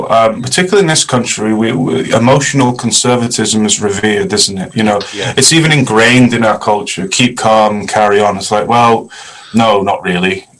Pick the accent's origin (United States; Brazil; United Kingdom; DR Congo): United Kingdom; North West England; I grew up in Lancashire in a working class mining town.